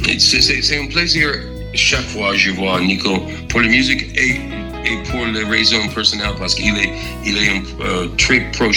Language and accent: French; Texas, United States; French is a second language; Mais j'adore la country music parce que je viens de Texas, donc c'est important.